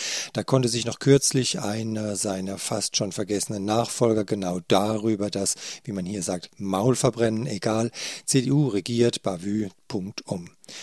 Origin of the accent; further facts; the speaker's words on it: Freiburg, Baden-Württemberg, Germany; Als Freiburger weiß ich